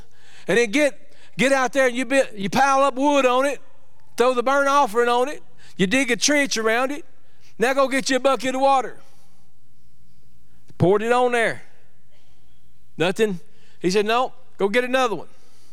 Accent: Nacogdoches, Texas, United States; Maybe not better English, but East Texan. I'm from Nacogdoches, by the way, just in case y'all didn't know that.

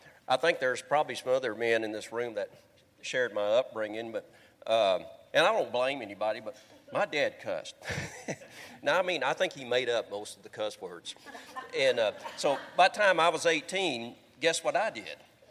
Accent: United States; well, sure, you know, I'm American.

